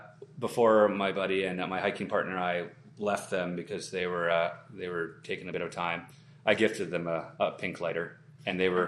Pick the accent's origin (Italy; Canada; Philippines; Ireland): Canada; Yukon; because we come from the Yukon and we just have a different outlook on how it is.